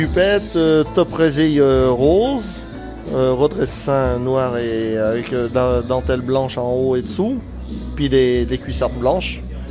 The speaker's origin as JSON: {"language": "French", "town": "Rouillac", "region": "Nouvelle-Aquitaine", "country": "France", "said": "Bon, on est de Rouillac. On n'est pas de loin."}